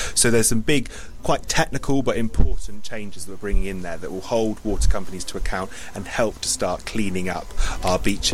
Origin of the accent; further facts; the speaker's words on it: Weymouth, South West England, United Kingdom; I grew up here in Weymouth, where this clothes bank is.